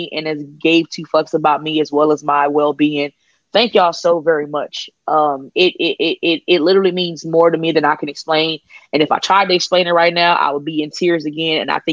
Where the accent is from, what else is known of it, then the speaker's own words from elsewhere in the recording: Texas, United States; We're all from Texas.